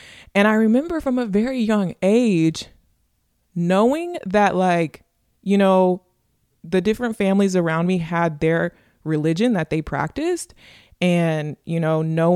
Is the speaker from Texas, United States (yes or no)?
yes; Texas, United States; The fact that I'm a Texan, the fact that I am a Black American.